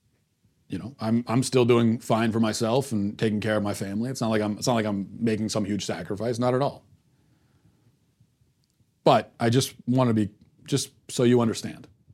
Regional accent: Canada; I'm from Canada, where we have hate speech laws, and comedians get fined for making offensive jokes.

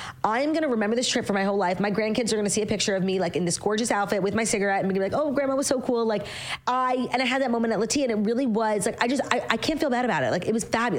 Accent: New York, United States; And it takes a lot to shock me. I'm from New York.

